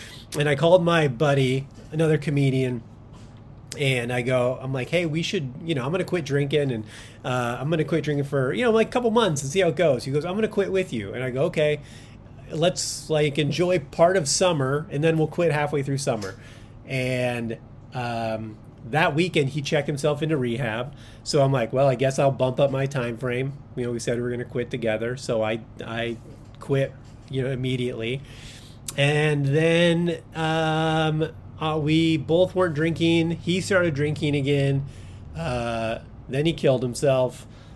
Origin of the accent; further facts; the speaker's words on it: Los Angeles, California, United States; I grew up in South Central LA in the 80s, right? Like, it was poor, it was bad.